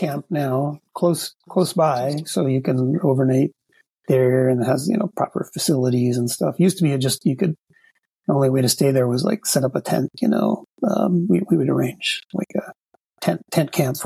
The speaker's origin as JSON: {"language": "English", "country": "United States", "said": "oh, where are you from, oh, I'm from U.S."}